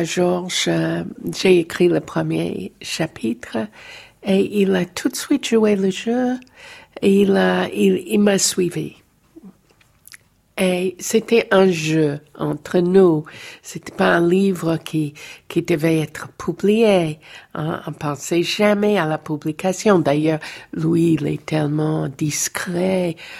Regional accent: United States; Moi, je suis américaine.

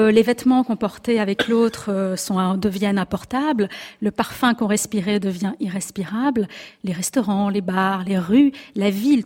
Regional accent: Paris, Île-de-France, France; moi déjà en tant que parisienne

